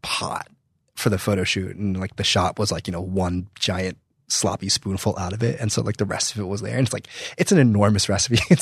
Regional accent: New Jersey, United States; I'm from New Jersey.

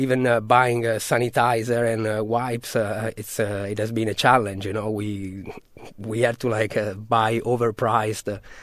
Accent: Milan, Lombardy, Italy; I'm from Milan, where the situation is pretty bad, I would say, right now, if not the worst in the Western world.

